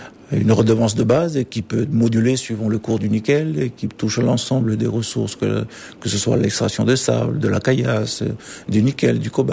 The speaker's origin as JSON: {"language": "French", "country": "New Caledonia", "said": "Donc la gouvernance partagée, moi en tant que Calédonien, j'y crois."}